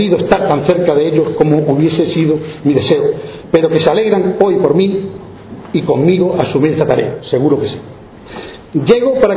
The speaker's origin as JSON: {"language": "Spanish", "region": "Extremadura", "country": "Spain", "said": "Nuestra fuerza como extremeños está en nuestro carácter, en nuestra identidad, en nuestra capacidad de supervivencia"}